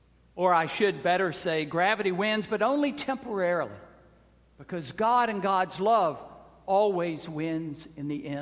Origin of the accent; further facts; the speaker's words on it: Georgia, United States; the Cherokee Nation from my home state of Georgia to Oklahoma